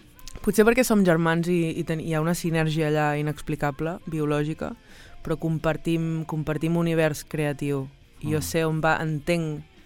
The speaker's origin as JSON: {"language": "Catalan", "town": "Vilafant", "region": "Catalonia", "country": "Spain", "said": "Del barri a l'Empordà, soc del cantó de Figueres, un poble que es diu Vilafant."}